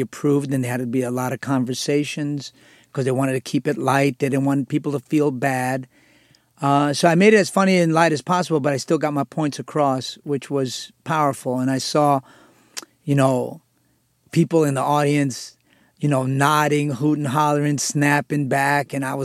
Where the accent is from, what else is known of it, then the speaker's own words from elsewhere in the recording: Northeast, United States; because I didn't grow up in the Southwest. I grew up in the Northeast and in the East Coast. And we Latinos are a little younger population here. And my parents immigrated here